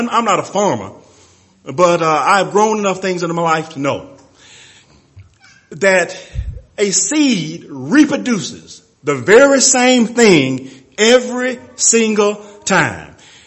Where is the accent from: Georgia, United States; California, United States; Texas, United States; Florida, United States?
Georgia, United States; Columbus; I grew up in Columbus, Georgia, and Georgia is known as the peach state. And we have peach trees everywhere, all over our property and so forth.